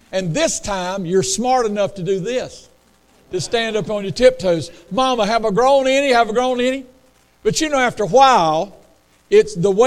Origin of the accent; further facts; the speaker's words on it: Hahira, Georgia, United States; My hometown is Hayhira, Georgia. How many knows where Hayhira, Georgia is?